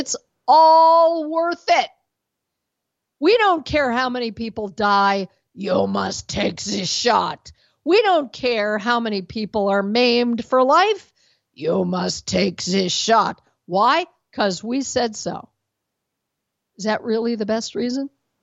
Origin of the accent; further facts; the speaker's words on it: Denver, Colorado, United States; As you know, I'm from Denver originally